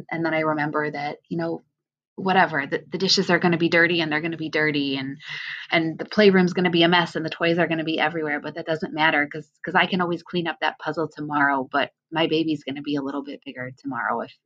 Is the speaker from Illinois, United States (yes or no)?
yes; Chicago, Illinois, United States; You know, I'm American. I've grown up in Chicago. I still live in the area.